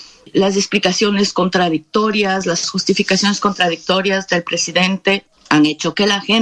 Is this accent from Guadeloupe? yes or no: yes; Guadeloupe; Y somos el departamento francés con más alto índice de cáncer de próstata en Francia.